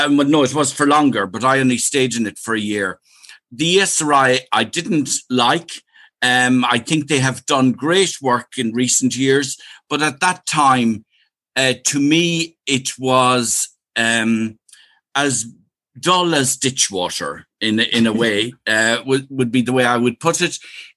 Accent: Carrick-on-Shannon, Connacht, Ireland; I grew up in Carrick and Shannon in County Leitrim.

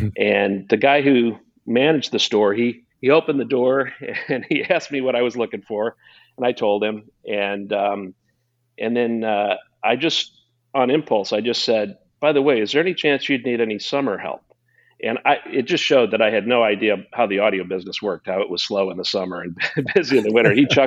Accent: Quincy, Illinois, United States; I did. I was born and raised in Quincy, Illinois. Quincy is what we call downstate Illinois.

